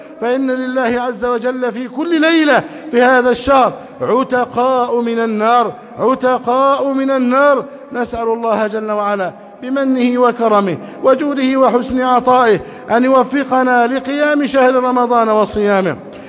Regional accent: Egypt; اللهم احفظ بلدنا مصر أمنا أمانا سخاء رخاء

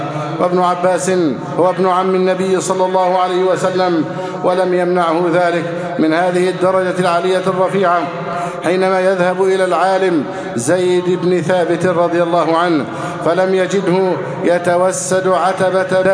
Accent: Egypt; اللهم احفظ بلدنا مصر أمنا أمانا، صفاء رخاء

